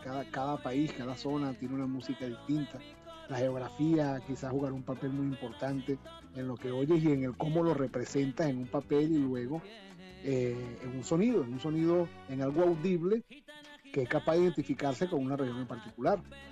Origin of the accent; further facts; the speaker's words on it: Madrid, Community of Madrid, Spain; Yo soy madrileño, cada vez que el aire de Madrid me pega en la cara, me siento madrileño.